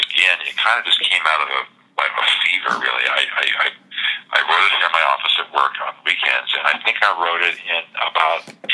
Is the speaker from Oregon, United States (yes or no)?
yes; Oregon, United States; now in Los Angeles, United States; I'm originally from Oregon, and I taught school up there back in the 70s, and I always wanted to come to L.A. and work in the movies